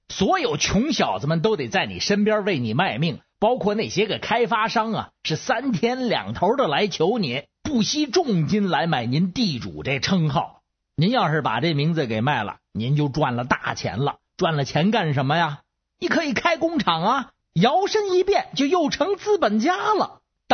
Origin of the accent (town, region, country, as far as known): Beijing, China